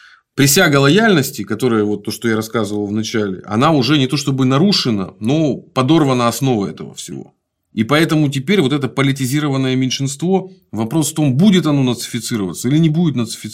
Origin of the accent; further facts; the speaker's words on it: Belarus; У нас, у белорусов.